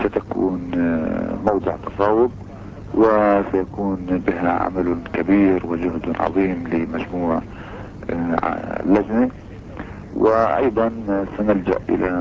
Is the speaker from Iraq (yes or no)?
no; Palestine; ولكن هل من المقبول والمعقول أن نوافق كفلسطينيين على هذه الكوتا؟